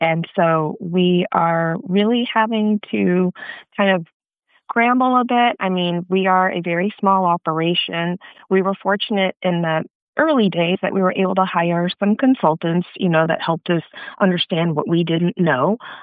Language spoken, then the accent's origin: English; Austin, Texas, United States; We grew up together in Austin, Texas, and public libraries were such a big part of our lives back then.